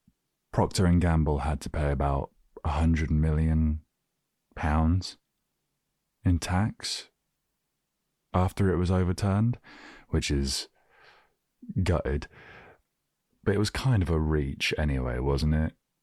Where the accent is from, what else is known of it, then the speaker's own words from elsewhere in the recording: South of England, United Kingdom; I'm from the South